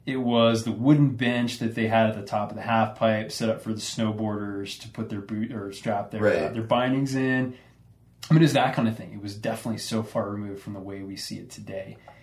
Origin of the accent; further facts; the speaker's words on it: East Coast, United States; not only is it because I was from the East Coast and this is what was going on